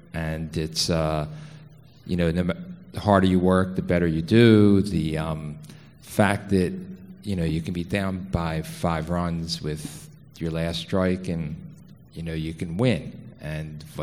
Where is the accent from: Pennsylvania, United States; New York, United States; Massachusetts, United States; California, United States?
Pennsylvania, United States; Philadelphia; Welcome to Philadelphia, my hometown, and I hope you're enjoying it.